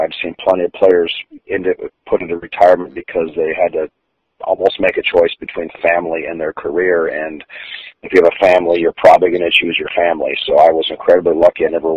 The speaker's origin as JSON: {"language": "English", "region": "North Dakota", "country": "United States", "tie": "born or raised there", "also_born_or_lived": "Minnesota", "said": "I claim both states because I was born in Minnesota, mostly grew up in North Dakota."}